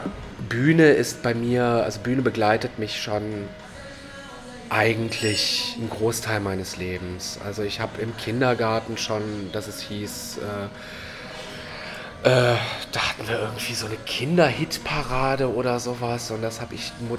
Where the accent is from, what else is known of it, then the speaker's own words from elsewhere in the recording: Eifel, Germany; Ich komme aus der Eifel, dem wilden, ungezähmten Hochland.